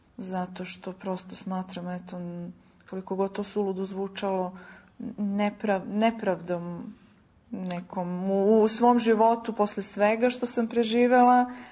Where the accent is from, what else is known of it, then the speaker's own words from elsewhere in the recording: Gjakova, Gjakova District, Kosovo; born there; rođena sam u Đakovici na Kosovu